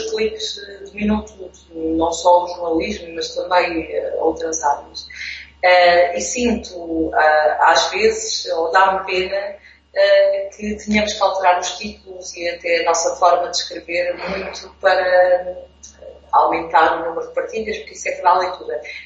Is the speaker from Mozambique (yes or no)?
no; Ílhavo, Aveiro, Portugal; Ok, eu sou de Ilho, mas também estou inserida numa região que se chama Aveiro.